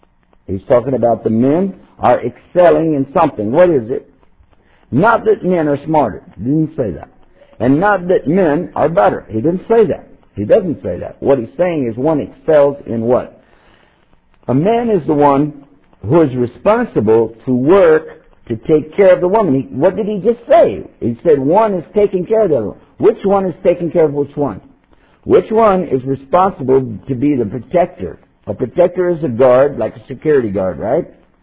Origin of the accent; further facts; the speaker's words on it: Texas, United States; I'm from Texas. We can't help it.